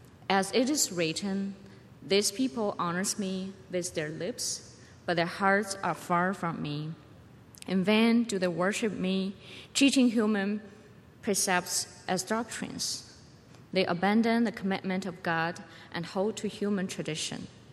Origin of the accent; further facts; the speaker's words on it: China; I was born and raised in China. When I was about 12 years old, my mom first became a Christian, and I started to follow her to the church.